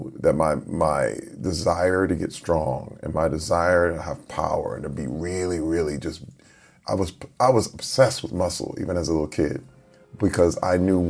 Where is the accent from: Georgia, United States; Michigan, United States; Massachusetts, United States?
Michigan, United States; Flint; Growing up in Flint, Michigan, it was in the middle when the auto industry imploded. I was around 10 years old, and then the crack epidemic happened at the same time.